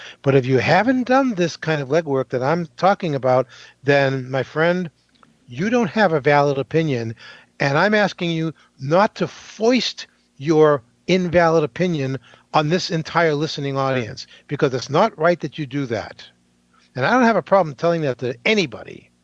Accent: New Hampshire, United States; Because I grew up in New Hampshire.

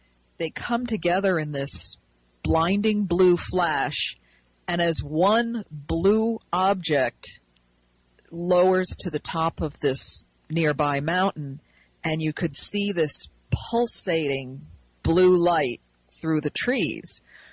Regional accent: New York, United States; Well, I grew up in the Hudson Valley, and just about everyone I know had sightings.

